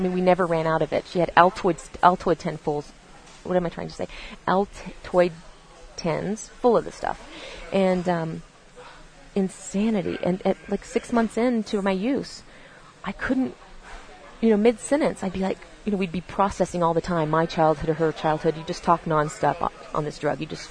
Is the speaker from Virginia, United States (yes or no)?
yes; Virginia, United States; Like, is it because I grew up poor and isolated and marginalized? Or is it because I grew up gay in Virginia in a small town?